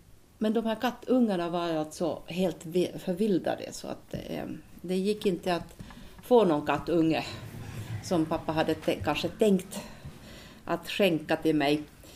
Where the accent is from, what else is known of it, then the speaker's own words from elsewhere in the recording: Southern Finland, Finland; Jag är uppvuxen i södra Finland på en bondgård. Och mitt barndomshem var ett rätt gammalt hus i byggt i början på 1900-talet.